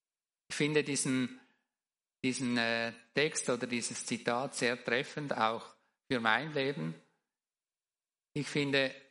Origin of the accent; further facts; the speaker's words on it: Switzerland; Und mein Heimatland, die Schweiz, gehört nicht mir.